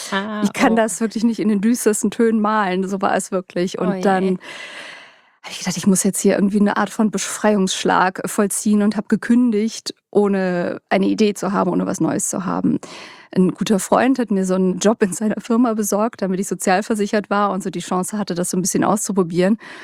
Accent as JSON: {"language": "German", "town": "Cologne", "region": "North Rhine-Westphalia", "country": "Germany", "said": "Ich komme aus Köln"}